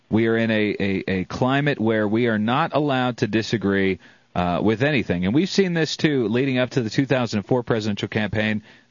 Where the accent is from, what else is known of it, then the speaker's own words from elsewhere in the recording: the South, United States; you are a Southerner, I'm a Southerner